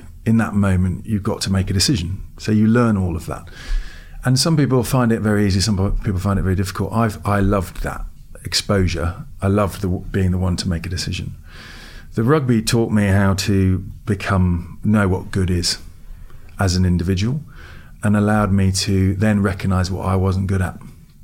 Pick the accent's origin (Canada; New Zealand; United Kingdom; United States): United States; and I grew up in America, so I always wanted to go back and run a business there.